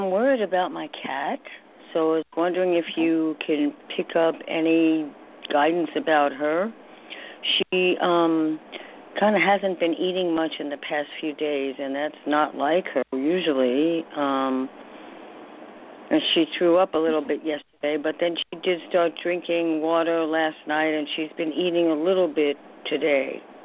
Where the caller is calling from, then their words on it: New York, United States; New York.